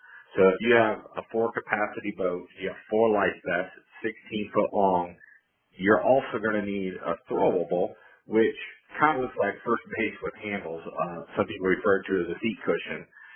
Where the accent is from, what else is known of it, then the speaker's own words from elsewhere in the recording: Iowa, United States; I grew up in Guthrie County, but I've been back as a warden for 14 and a half years here.